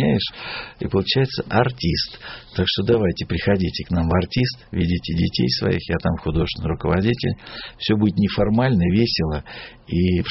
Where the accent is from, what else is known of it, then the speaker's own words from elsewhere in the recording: Far East, Russia; born there; Я сам родился на Дальнем Востоке.